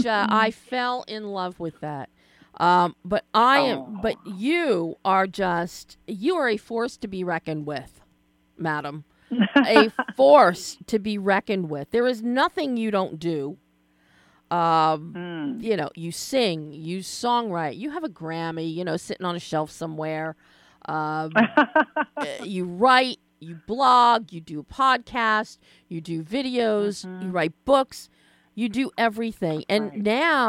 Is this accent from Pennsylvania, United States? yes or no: yes; Philadelphia, Pennsylvania, United States; I'm from Philly. I'm from Philly. Believe me, I know colonial America.